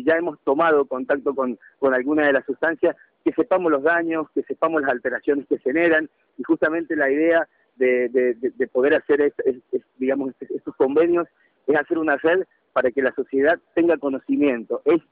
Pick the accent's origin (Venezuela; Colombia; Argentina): Argentina; moved away; also born or lived in Barcelona, Spain; Yo cuando me fui de la Argentina, es lo que vos decís, no se hablaba básicamente de este tema